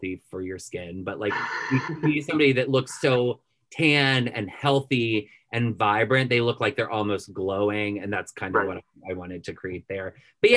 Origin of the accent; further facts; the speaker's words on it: Appalachia, United States; I should say about being Appalachian and being a painter